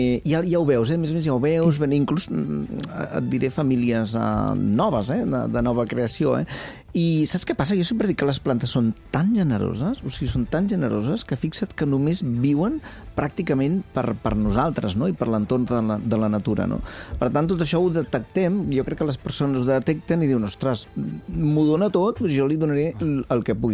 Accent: Caldes, Catalonia, Spain; born there; a Caldes el que trobeu primer és un poble meravellós, que és el meu poble on vaig néixer

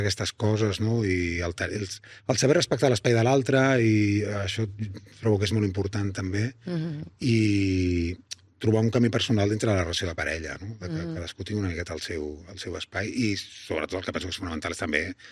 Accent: Barcelona, Catalonia, Spain; jo soc de Nou Barris

